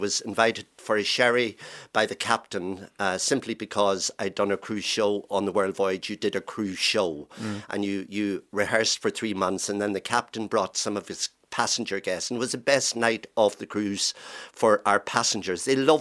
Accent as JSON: {"language": "English", "region": "Ulster", "country": "Ireland", "tie": "born or raised there", "said": "I grew up in Donegal, a rural area."}